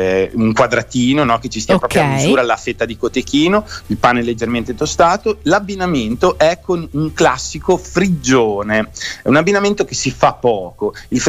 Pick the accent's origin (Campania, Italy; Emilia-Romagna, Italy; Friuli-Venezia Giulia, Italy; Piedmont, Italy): Emilia-Romagna, Italy; Modena; perché insomma siamo di Modena, e quindi che vuoi fare?